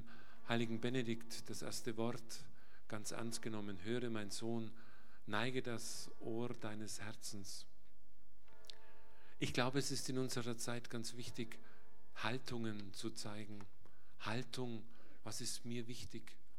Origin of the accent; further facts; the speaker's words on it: Bavaria, Germany; Er kommt eigentlich aus meiner Heimat, aus Witteslingen. Ich bin nur zwei Ortschaften weiter geboren